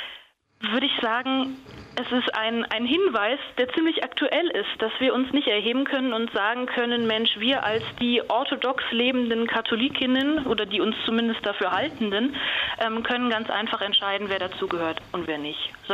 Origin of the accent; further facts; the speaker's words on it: Hitdorf, North Rhine-Westphalia, Germany; Ich kannte die Schwestern hier aus Olpe schon aus meinem Heimatdorf, aus Hittdorf.